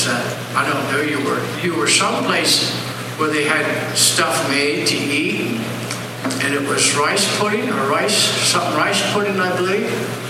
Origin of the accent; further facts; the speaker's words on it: United States; blessed to be in America. I'm so glad I'm American.